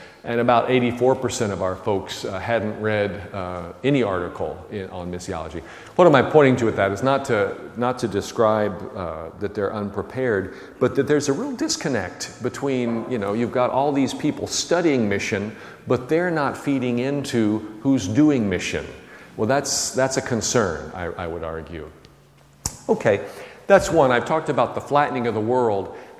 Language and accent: English; Texas, United States; I'm from Texas. And Southerners engage in what we call more indirect speech.